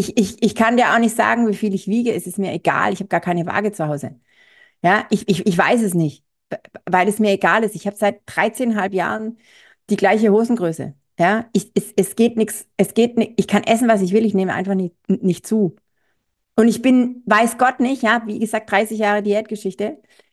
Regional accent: Baden-Württemberg, Germany; ich bin Schwäbin, ja, und ich stehe dazu. Also es kann durchaus passieren, dass der ein oder andere schwäbische Satz hier mal fällt

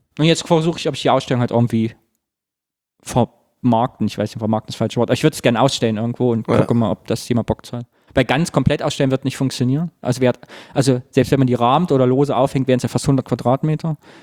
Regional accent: Cologne, North Rhine-Westphalia, Germany; es gibt Menschen in Zollstock, wo ich herkomme

